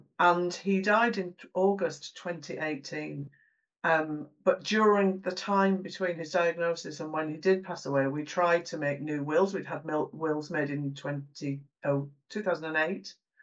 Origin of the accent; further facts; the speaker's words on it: Lancaster, North West England, United Kingdom; I am from Lancaster, born and bred